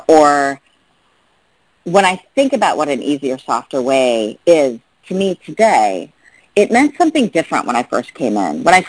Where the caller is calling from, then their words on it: New York City, New York, United States; I'm calling from the East Coast. I mostly from New York City, but sometimes I'm in Vermont, like I am now.